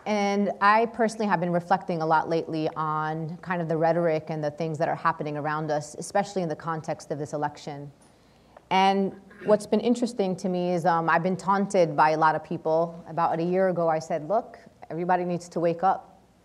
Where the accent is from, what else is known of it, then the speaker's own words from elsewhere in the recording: New York City, New York, United States; I'm from New York City, and I come from a community that, based on leaked documents from the New York Police Department, continues to be under unwarranted surveillance.